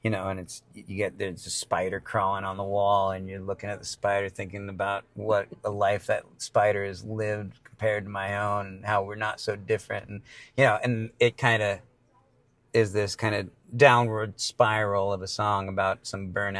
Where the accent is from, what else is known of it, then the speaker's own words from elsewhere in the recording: San Francisco, California, United States; Well, growing up in San Francisco, I've learned to get used to change.